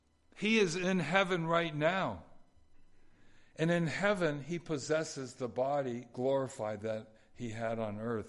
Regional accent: California, United States; I grew up in Southern California.

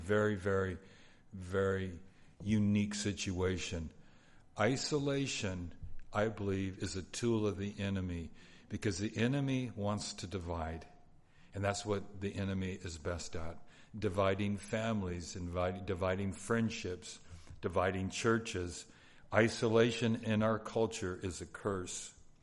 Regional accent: Los Angeles, California, United States; You know, I grew up in Southeast LA, but still, it was okay.

